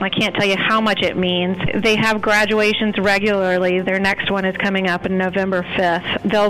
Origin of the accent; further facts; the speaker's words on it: Chapel Hill, North Carolina, United States; I grew up in Chapel Hill and rode horses around here and volunteered with the shelter at a young age.